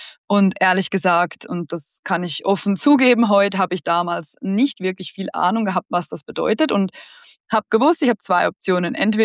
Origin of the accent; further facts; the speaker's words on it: Switzerland; Ich bin aus der Schweiz, bin hier aufgewachsen in einem sehr privilegierten Umfeld